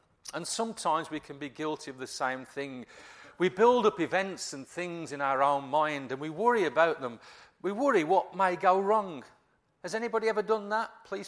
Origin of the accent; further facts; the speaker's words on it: Wolverhampton, West Midlands, United Kingdom; I'm from Wolverhampton. You've probably noticed. And I support Wolves.